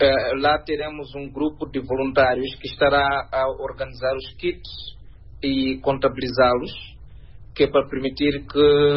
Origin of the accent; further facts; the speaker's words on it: Mozambique; Sendo moçambicano, esta notícia entristece-me